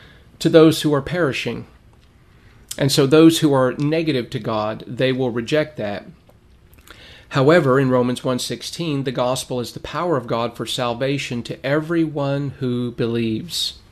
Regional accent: Lancaster, California, United States; I remember as a kid when I was growing up in Lancaster, California

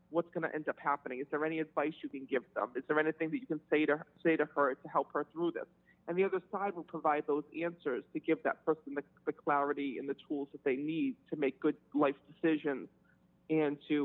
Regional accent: Cranston, Rhode Island, United States; So I was born and raised in Cranston, Rhode Island.

